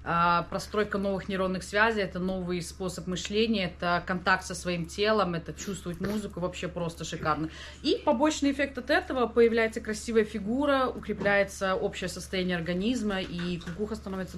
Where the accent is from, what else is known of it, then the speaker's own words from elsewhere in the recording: Belarus; Волечка, потому что я из Беларуси.